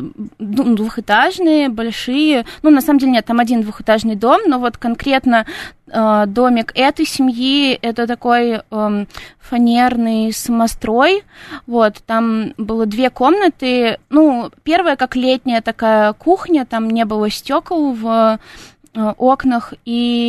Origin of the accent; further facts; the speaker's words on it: Moscow, Russia; я родилась и выросла в Москве. Я закончила школу, училась в университете, работала в Москве, да, всем... В общем, да, вся моя жизнь прошла в Москве.